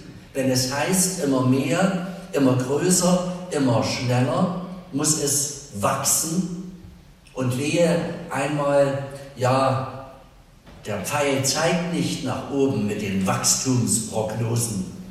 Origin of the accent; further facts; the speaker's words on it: Stangengrün, Saxony, Germany; Ich komme aus Stangengrün und dort hat die Kurrende heute ein Musical aufgeführt.